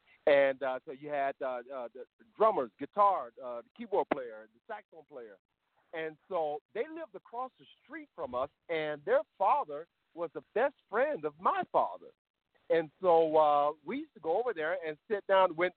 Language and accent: English; Florida, United States; born there; my father was in the Air Force, and I was born on Eglin Air Force Base, which was up north in North Florida.